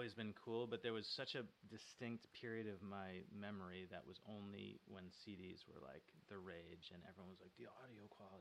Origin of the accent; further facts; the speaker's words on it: Boston, Massachusetts, United States; Going to my locals in Boston. I'm from the Boston area, so Newbury Comics was like my...